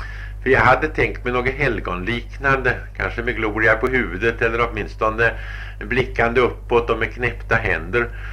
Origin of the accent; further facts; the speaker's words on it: Sweden; Jag är från Sverige, sa jag.